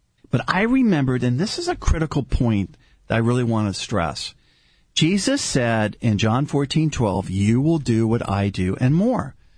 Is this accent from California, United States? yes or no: yes; Glendale, California, United States; We grew up in Glendale, Marianne